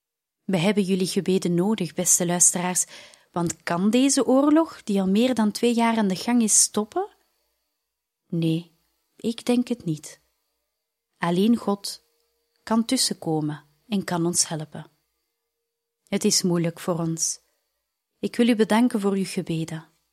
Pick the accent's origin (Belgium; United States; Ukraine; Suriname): Ukraine; Ik kom uit Oekraïne en ben een Rooms-Katholieke priester.